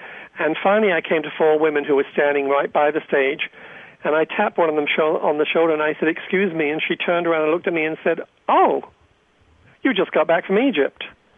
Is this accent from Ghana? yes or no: no; England, United Kingdom; I grew up in England during the war